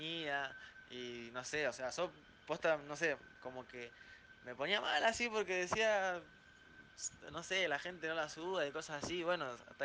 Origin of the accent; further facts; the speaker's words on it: Avellaneda, Buenos Aires Province, Argentina; yo soy de acá de Avellaneda, Barrio Belgrano, tengo 20 años